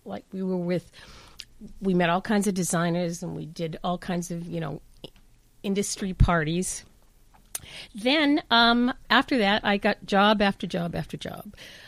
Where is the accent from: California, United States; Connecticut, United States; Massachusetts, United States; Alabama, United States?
Massachusetts, United States; Boston; I'm from Boston originally, and I went to University of Massachusetts in Boston.